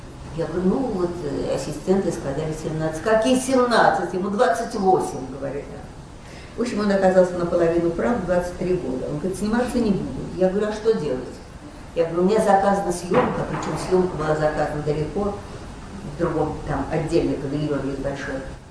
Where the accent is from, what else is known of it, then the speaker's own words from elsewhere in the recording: Moscow, Russia; Я сама из Москвы